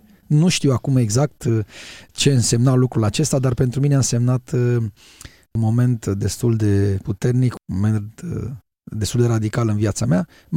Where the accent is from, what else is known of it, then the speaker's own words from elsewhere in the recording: Bucharest, Romania; born there; Eu m-am născut în București în anul 1976, în luna iunie, într-o familie binecuvântată.